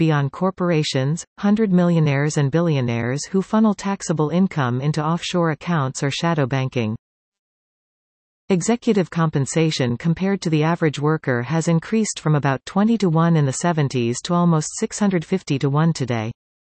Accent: Ontario, Canada; now in Ottawa, Canada; I live in Ottawa, but born and raised in the Bay with a cottage on Nipis

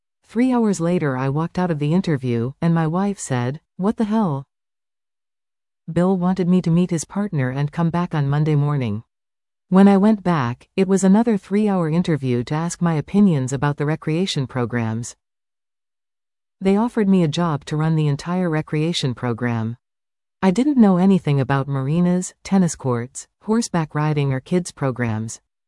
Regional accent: Collingwood, Ontario, Canada; I was born and raised in Collingwood. My parents owned Malley's Cigar Store, which was on the corner of Herontario and 2nd Street, where the sushi restaurant is now.

